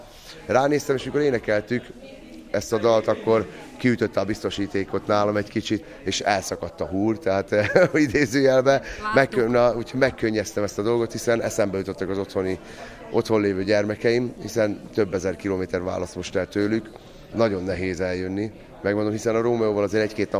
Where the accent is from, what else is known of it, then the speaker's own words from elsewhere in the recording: Southern Slovakia, Slovakia; tehát felvidékiek vagyunk.